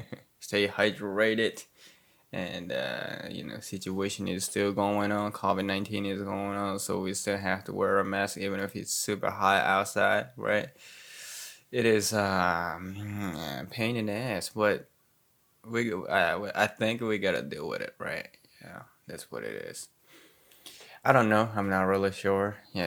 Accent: Japan; first language ja; English is a second language; Japanese is my native tongue, so yeah, that's the reason why I've been doing this, my podcast in Japanese entirely.

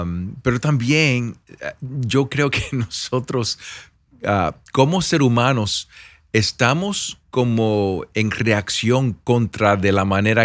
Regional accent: Puerto Rico; yo soy puertorriqueño

